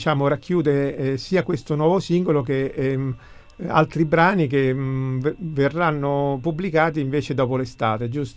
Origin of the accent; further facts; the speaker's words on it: Rome, Lazio, Italy; io da romano, nato a Roma, vissuto a Roma, non posso che gioire di fronte ad una scelta del genere.